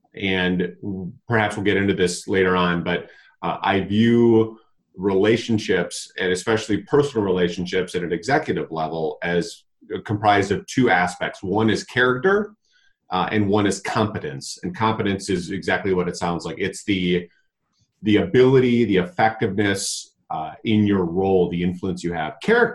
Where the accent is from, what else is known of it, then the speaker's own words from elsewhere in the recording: St. Paul, Minnesota, United States; So I'm from St. Paul, Minnesota, originally, and went to the University of Wisconsin-Madison.